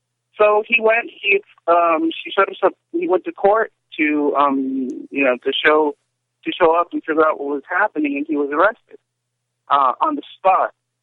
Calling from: West Covina, California, United States; I'm calling from West Covina, which is just outside of Los Angeles.

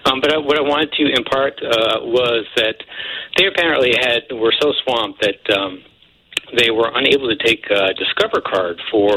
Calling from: Baton Rouge, Louisiana, United States; Yes, Baton Rouge, Louisiana.

